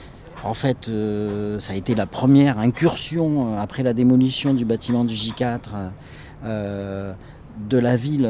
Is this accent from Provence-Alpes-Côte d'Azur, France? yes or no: yes; Marseille, Provence-Alpes-Côte d'Azur, France; also born or lived in Paris; j'ai 57 ans maintenant. Je suis né à Marseille, donc en 61, forcément. J'ai toujours vécu ici, un petit peu à Paris, mais j'ai toujours vécu ici.